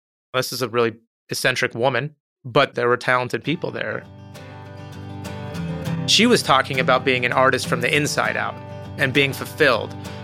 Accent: Tucson, Arizona, United States; moved away as an adult; now in Los Angeles, United States; I'm from Tucson, Arizona, originally. I had a wonderful childhood, and then I moved to California for college and came down to LA after college

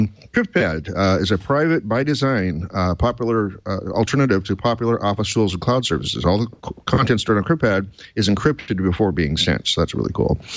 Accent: Portland, Oregon, United States; I've just been accepted as press for OSCON in Portland, in my hometown, in mid-July.

